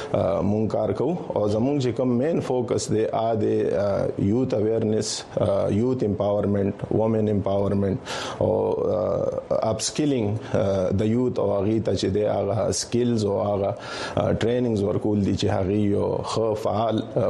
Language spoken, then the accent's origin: Pashto; Khyber Pakhtunkhwa, Pakistan; now in Peshawar, Pakistan; زما تعلق د قبایلی سیمو او رغزې ضلع سره دی خو دا وخت مونږ په پیښور کې میشته یو